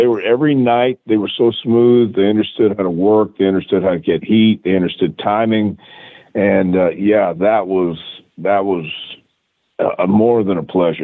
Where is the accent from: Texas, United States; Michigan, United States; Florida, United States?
Texas, United States; See, I grew up in Texas and in, you know, West Texas, and then I went to East Texas.